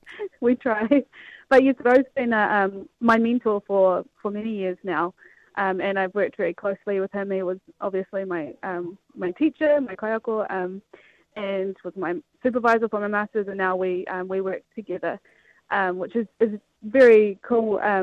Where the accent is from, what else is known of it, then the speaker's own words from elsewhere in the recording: Rotorua, Bay of Plenty, New Zealand; also born or lived in Auckland; now in Whangarei, New Zealand; E noho ana ahau kei Whangarei, nāianei, engari I tipu ake ahau kei Rotorua. So I'm from Rotorua, born and bred, have spent many years in Tāmaki, but currently live in Whangarei.